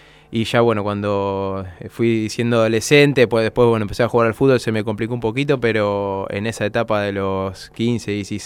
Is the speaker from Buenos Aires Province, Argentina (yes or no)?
yes; Tolosa, Buenos Aires Province, Argentina; desde que me fui de acá de Tolosa, de mi casa.